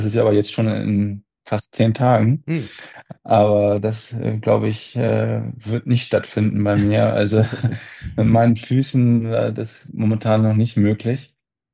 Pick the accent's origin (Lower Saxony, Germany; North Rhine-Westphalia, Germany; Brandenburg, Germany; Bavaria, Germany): Lower Saxony, Germany; Hanover; Ja, ich bin ursprünglich aus Hannover, halt im USB Hannover und habe da auch tagtäglich trainiert.